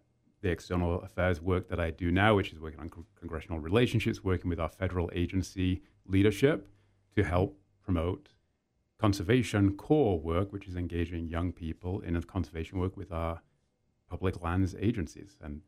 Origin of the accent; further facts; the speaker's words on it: England, United Kingdom; moved away as an adult; now in United States; So I grew up in England, family's from there